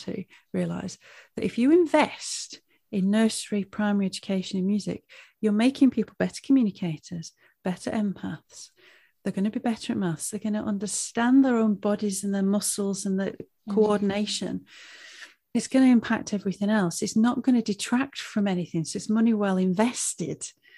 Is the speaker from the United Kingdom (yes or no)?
yes; North West England, United Kingdom; now in London, United Kingdom; coming from the Northwest and being in brass band culture with the accent, I mean, my accent's watered down. I've been down in London for 16 years